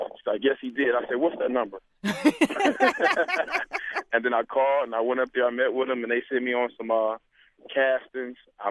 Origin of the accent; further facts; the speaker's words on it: Detroit, Michigan, United States; And we grew up in Detroit, Michigan, actually. And a native, you know, Detroiter who I grew up with.